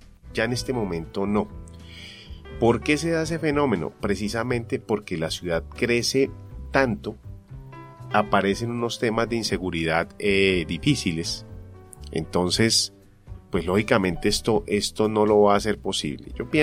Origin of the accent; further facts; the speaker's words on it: Bogotá, Colombia; Nosotros perdimos, por ejemplo, los que somos bogotanos, rolos.